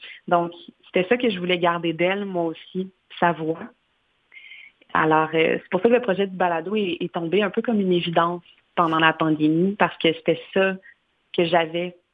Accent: Quebec City, Quebec, Canada; Oui, ben moi, j'ai grandi à Québec puis j'ai étudié en théâtre, en interprétation théâtrale à Saint-Hyacinthe.

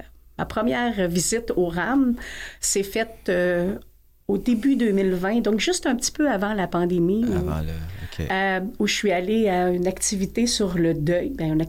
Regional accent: Laval, Quebec, Canada; moi, je suis de Laval. Ça fait 30 ans que je suis une fière Lavalloise.

